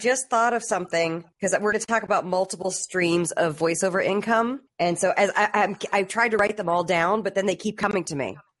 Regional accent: Arlington, Virginia, United States; Where I grew up, I grew up in Arlington, Virginia, and with my mom.

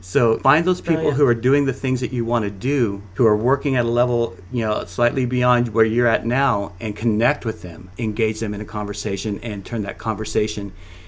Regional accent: Hawaii, United States; You know, I came from Hawaii, where it's not cold.

